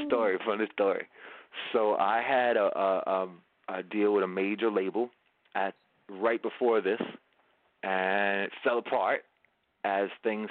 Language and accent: English; Long Island, New York, United States; I love my Jersey people. I'm from Long Island, so there's like a long standing thing of Long Island versus Jersey